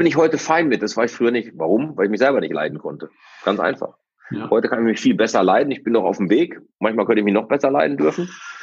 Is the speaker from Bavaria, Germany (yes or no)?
no; North Rhine-Westphalia, Germany; Wir sind im Ruhrgebiet groß geworden. Die Oma hatte so ein Zechenhaus, alle haben unter Tage gearbeitet.